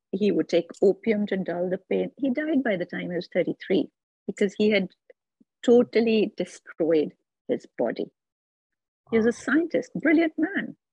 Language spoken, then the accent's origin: English; India; I have a lot of the problems that we as Indian women have.